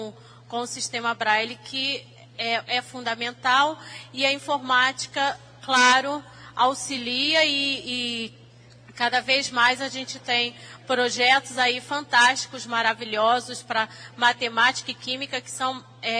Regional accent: Rio de Janeiro, Brazil; sou do Rio de Janeiro, sou professora de Braille do Benjamin Constant.

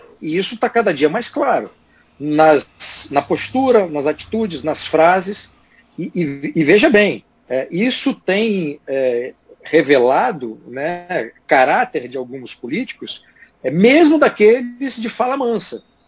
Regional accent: Brazil; como brasileiro, né, que trabalha pelo país

